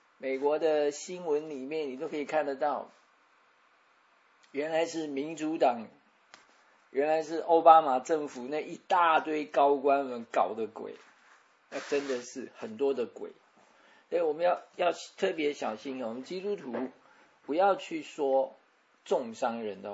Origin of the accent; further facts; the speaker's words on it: Taiwan; 我们台湾人叫没有心肝的